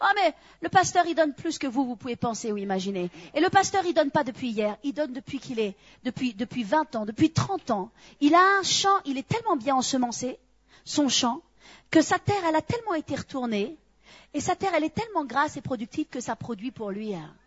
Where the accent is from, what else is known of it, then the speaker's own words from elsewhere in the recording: France; Vous savez, moi je suis française. Hein? J'ai été éduquée à la française.